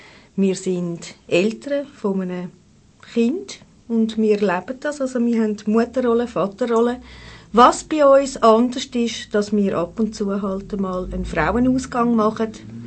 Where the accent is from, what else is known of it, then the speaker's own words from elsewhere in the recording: Zurich, Switzerland; ich komme aus Zürich. Ich bin 43 Jahre alt